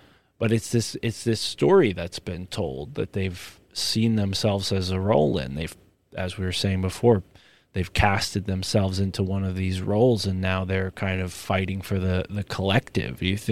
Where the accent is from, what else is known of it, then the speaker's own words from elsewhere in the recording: Connecticut, United States; I grew up in Connecticut. I live, now I moved a little further north in Connecticut, but I lived on Long Island Sound for most of my life.